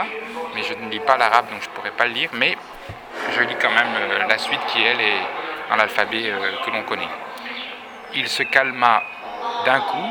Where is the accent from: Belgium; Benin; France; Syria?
France; Belfort, Bourgogne-Franche-Comté; Je viens de Belfort